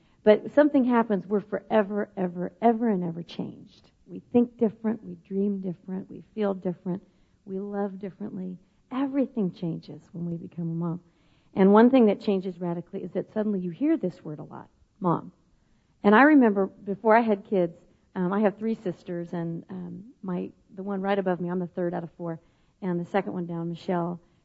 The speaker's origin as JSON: {"language": "English", "region": "Midwest", "country": "United States", "tie": "born or raised there", "said": "And, you know, I grew up in the Midwest, so I remember that, just that white."}